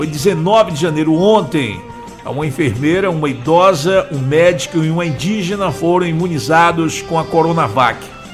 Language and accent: Portuguese; Sambaituba, Bahia, Brazil; Olha, bom dia, sou de Sambaituba.